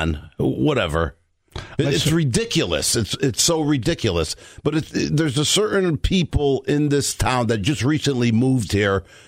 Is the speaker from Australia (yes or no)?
no; Ansonia, Connecticut, United States; I'm 65 years old next week, and I'm born and raised in Ansonia. Never left. I raised my family, my business. I was schooled here, and I love this town.